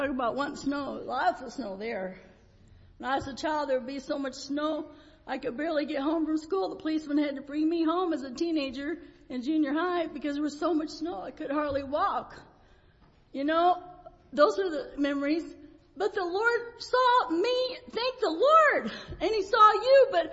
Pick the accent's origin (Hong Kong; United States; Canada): United States; Richlands, Virginia; born there; I was born in Virginia, Richlands, Virginia.